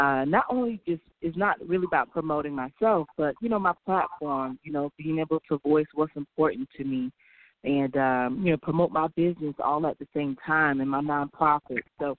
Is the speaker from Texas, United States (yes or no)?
no; Campbellton, Florida, United States; now in Orlando, United States; I'm currently located in Orlando, Florida, but originally I'm actually born and raised. I'm from Campbellton, Florida.